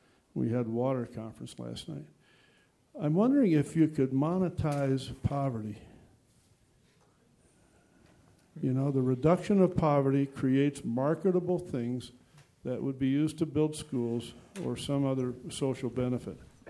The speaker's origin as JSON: {"language": "English", "region": "Oregon", "country": "United States", "said": "I want to tell you a story of social entrepreneurship that's going on in my home state of Oregon."}